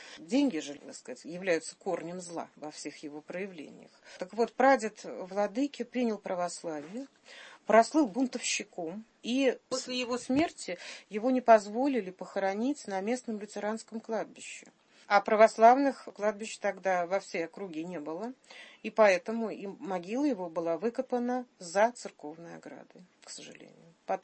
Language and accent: Russian; Riga, Latvia; я сама, будучи уроженкой Риги, не раз, конечно, была у его святых мощей в соборе, который стоит в самом центре столицы